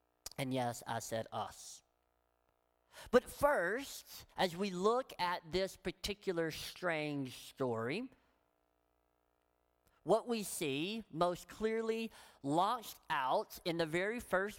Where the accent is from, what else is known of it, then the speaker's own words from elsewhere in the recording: Tennessee, United States; But nonetheless, it was an odd, and I can say that I'm from Tennessee.